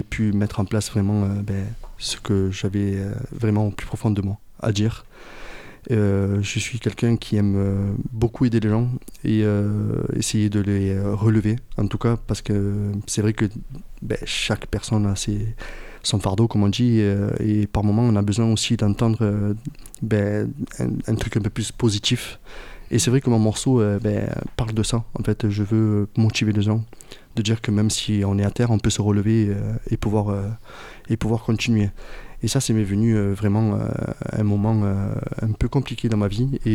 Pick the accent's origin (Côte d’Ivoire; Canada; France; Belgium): France; Sète, Occitanie; moi, voilà, je viens de Sète. Et j'ai grandi toujours dans la musique.